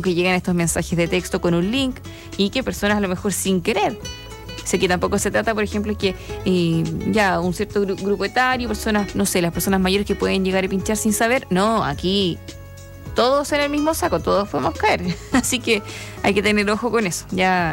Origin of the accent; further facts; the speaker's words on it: Chile; Porque como buen chileno, todo lo queremos grabar.